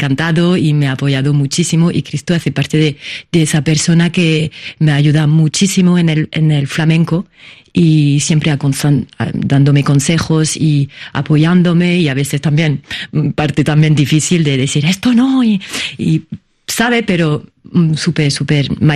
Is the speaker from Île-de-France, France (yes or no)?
yes; Paris, Île-de-France, France; now in Seville, Spain; para efectivamente ser bailadora de flamenco como francesa en Sevilla ha sido un camino difícil